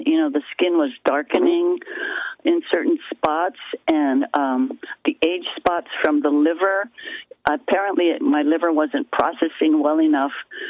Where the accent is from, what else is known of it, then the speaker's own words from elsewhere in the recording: Hawaii, United States; You know, having been born and raised in Hawaii, the tropics where it's always, well, most of the time it's always sunny.